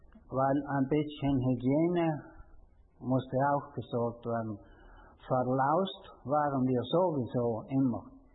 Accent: Trentino-Alto Adige, Italy; Und dann sagt er, von wo kommen Sie? Sag ich, von Südtirol.

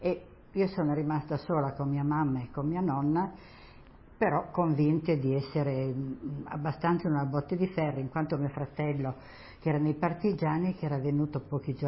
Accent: Turin, Piedmont, Italy; also born or lived in Genoa; sono nata a Genova il 19 giugno del 1922. Sono di famiglia ebrea, una famiglia della media borghesia piemontese, perché dal 1925 siamo trasferiti a Torino.

